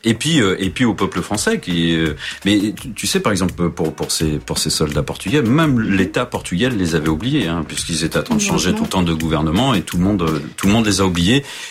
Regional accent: Champigny-sur-Marne, Île-de-France, France; born there; parce que moi je suis né ici à Champigny-sur-Marne

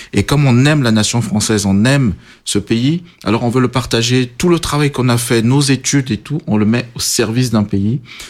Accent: Bangui, Central African Republic; born there; Voilà, je suis né à Bangui, en Centrafrique.

